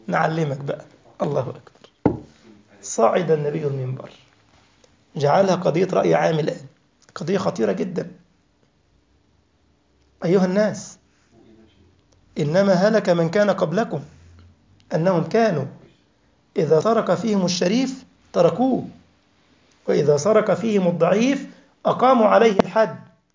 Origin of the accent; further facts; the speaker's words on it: Egypt; مثلا عندنا في مصر القاهرة مثلا، تجد كان في سور كبير جدا يحيط بالقاهرة